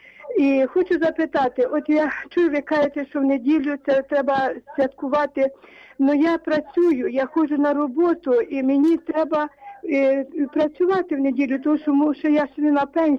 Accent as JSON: {"language": "Ukrainian", "town": "Chernivtsi", "region": "Chernivtsi Oblast", "country": "Ukraine", "said": "я сама з Черновець, парафія Святого Миколая."}